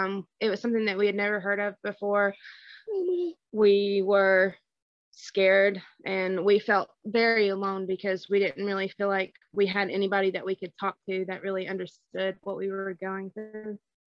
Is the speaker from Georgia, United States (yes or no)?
yes; Georgia, United States; We are from Northeast Georgia.